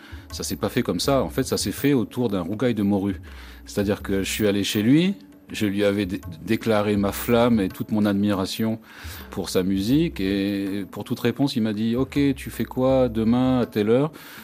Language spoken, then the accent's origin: French; Réunion, France; je suis créole, je suis réunionnais.